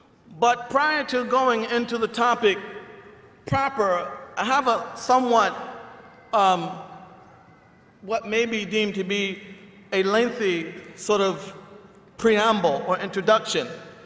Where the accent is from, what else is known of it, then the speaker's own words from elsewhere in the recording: United States; I'm a very particular species of Westerner. I'm an American. And so I am a Muslim American.